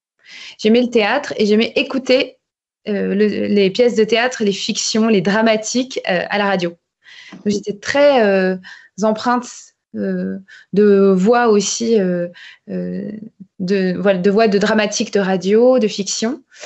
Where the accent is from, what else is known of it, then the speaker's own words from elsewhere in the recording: Bordeaux, Nouvelle-Aquitaine, France; moi j'ai fait Sciences Po Bordeaux, je suis bordelaise